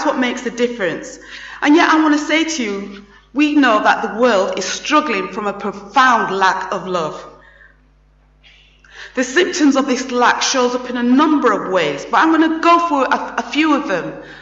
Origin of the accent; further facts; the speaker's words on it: Sheffield, Yorkshire and the Humber, United Kingdom; it was set in my hometown, Sheffield